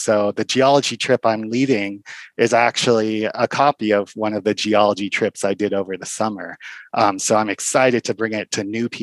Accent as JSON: {"language": "English", "region": "California", "country": "United States", "lives_now": "Silver City, United States", "said": "Well, the interesting thing is I'm from California, and you would think that the geology in California is the most diverse. And that, so I was surprised when I moved to Silver City"}